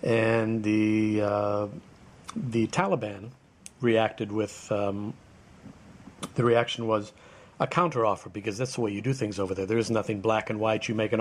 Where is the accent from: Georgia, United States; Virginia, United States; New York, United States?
New York, United States; New York City; I said, I'm a New Yorker from downtown. I live about, a baseball field away, a cricket field away from the World Trade Center.